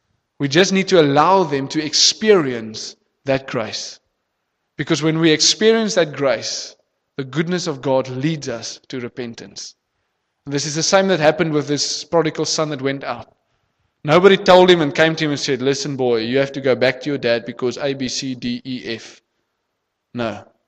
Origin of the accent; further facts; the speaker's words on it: South Africa; I'm speaking of us as a South African nation